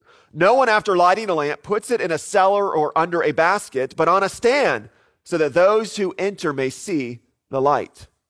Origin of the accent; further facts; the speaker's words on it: Florida, United States; When I was growing up in Florida, you had two seasons. You had summer, and then you had hurricane season, both of which overlapped.